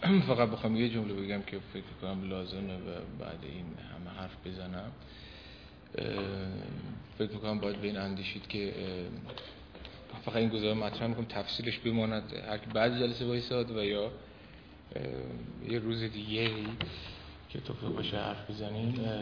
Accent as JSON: {"language": "Persian", "country": "Iran", "said": "ما ایرانیم، ایران باستان داریم"}